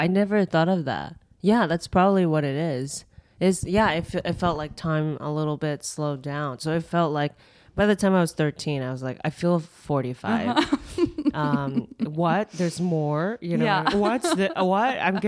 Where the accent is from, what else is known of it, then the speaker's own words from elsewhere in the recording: Japan; English is a second language; So I had to learn English. I learned Mandarin too because my uncle is Taiwanese. I'm half Taiwanese and half Japanese. But when I was in Japan, I never had to, you know, speak Mandarin. It was just Japanese.